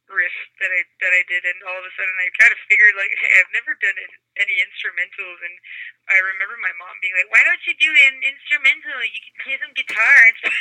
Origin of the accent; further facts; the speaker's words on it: New Brunswick, Canada; accent: Chiac; first language French; English is a second language; French is maybe a little more natural because it's my native tongue. So, I mean, it's a lot of automatic writing, and it's a lot of, like, no-filter stuff. And I also speak this kind of dialect that's called Chiac, and it's a mix of French and English